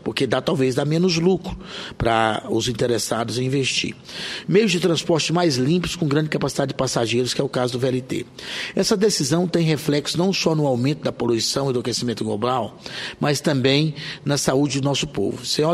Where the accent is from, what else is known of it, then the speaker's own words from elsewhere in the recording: Goiás, Brazil; Eu, como um bom goiano